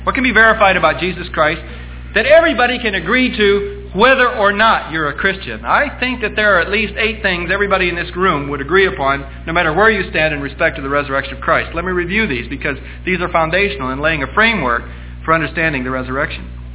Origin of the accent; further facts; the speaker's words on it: Merced, California, United States; born there; a signature by a physician on it that I was born in Merced, California, September the 1st, 1941.